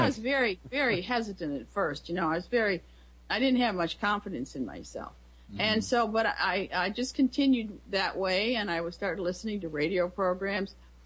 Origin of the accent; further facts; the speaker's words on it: United States; born there; I mean, I'm fully American. I was born here and all, but I do have a all German family background.